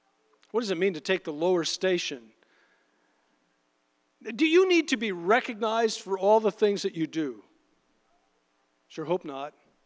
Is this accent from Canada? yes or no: yes; Canada; After all, I'm Canadian and I'm entitled.